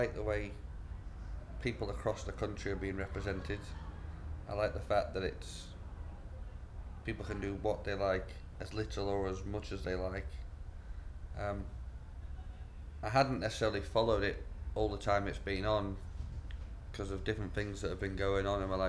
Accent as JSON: {"language": "English", "town": "Stoke-on-Trent", "region": "West Midlands", "country": "United Kingdom", "tie": "born or raised there", "also_born_or_lived": "Warrington", "moved": "as an adult", "said": "I was born in Stoke-on-Trent. I grew up, spent my whole life in Stoke until going to university in 96. My parents are still there and I go back."}